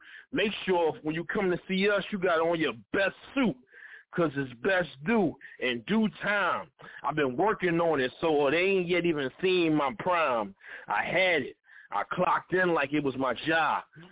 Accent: Philadelphia, Pennsylvania, United States; That music, we really feel it. And I'm from Philly.

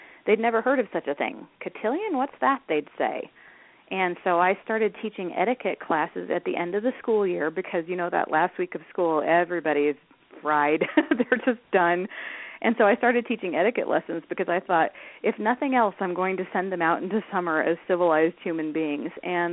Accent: San Diego, California, United States; now in Colorado, United States; But I grew up in San Diego, and I moved to Colorado in the year 2000 and have been here ever since.

